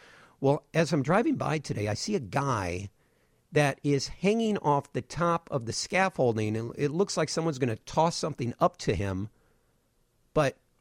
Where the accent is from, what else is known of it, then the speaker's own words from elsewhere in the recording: Peoria, Illinois, United States; Every year, when I grew up in Peoria. My father worked at Caterpillar for 35 years.